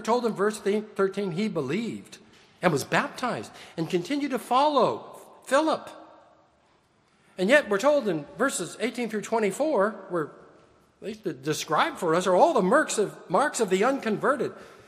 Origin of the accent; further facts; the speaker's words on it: California, United States; I'm still an American. I'm still a Californian.